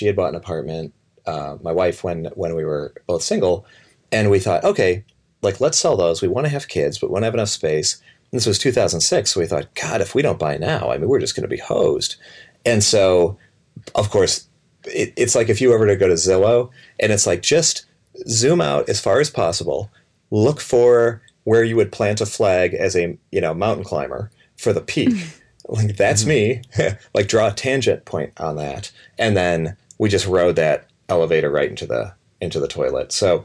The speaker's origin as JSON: {"language": "English", "region": "Illinois", "country": "United States", "said": "And I'm from Illinois. And, you know, I mean, Illinois, it's like, it's like the cold ass winter and the hot, muggy summer."}